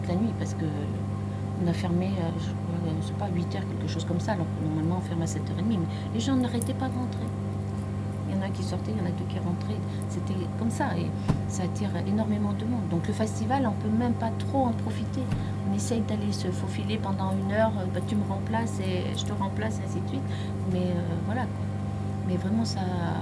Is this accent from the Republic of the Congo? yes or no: no; Auvergne-Rhône-Alpes, France; Moi qui viens de l'extérieur, je venais à côté de Valence, c'est sûr que ça n'a rien à voir.